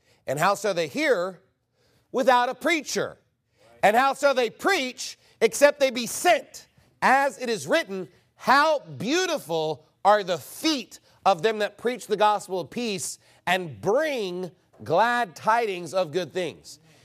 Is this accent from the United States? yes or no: yes; United States; Some foreign countries would probably give us more respect because we're Americans.